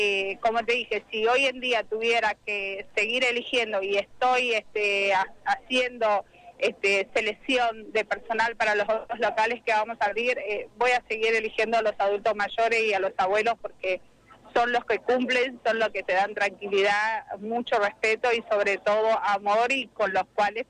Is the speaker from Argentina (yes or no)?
yes; Tucumán, Argentina; nosotros somos del interior de Tucumán, entonces es como que venimos con un respeto bastante enorme, ya sea también por la época que nosotros nacimos y nos criamos